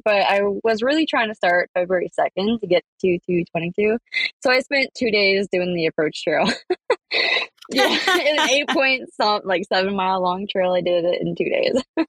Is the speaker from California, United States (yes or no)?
no; New York, United States; I grew up in Western New York, but we didn't really hike a lot.